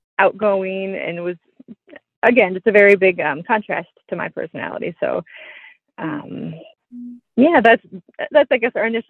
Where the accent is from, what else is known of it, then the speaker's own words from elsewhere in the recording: Rochester, Minnesota, United States; I am actually from Rochester, Minnesota, and this is where I grew up and ended up moving back here to practice.